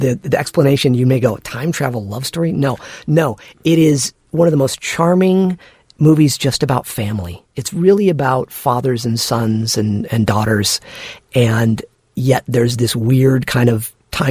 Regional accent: Santa Barbara, California, United States; And it was shot near where I grew up in Santa Barbara.

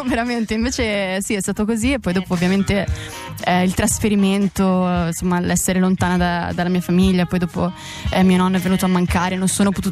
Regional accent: La Foresta, Tuscany, Italy; sono di Prato, anzi di un piccolo paesino che si chiama La Foresta.

